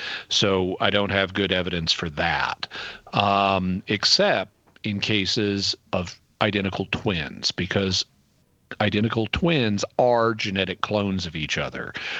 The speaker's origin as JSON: {"language": "English", "region": "Arkansas", "country": "United States", "tie": "born or raised there", "also_born_or_lived": "San Diego, United States", "said": "And then I moved back to Arkansas, to my hometown, and I would repeatedly, be in the supermarket and suddenly see someone I knew."}